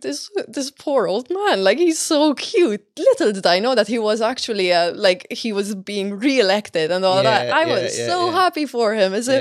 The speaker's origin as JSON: {"language": "English", "country": "Malta", "said": "I'm from Malta."}